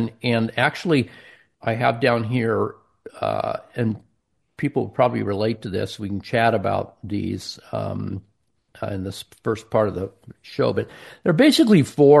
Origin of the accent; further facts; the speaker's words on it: Pacific Northwest, United States; I grew up in the Northwest.